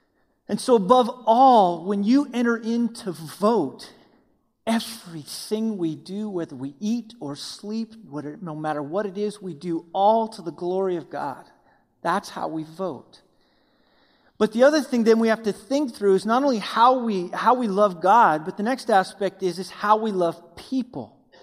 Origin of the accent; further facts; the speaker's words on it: Wyoming, United States; I'm from Wyoming. When you're born, they don't give you a baby rattle.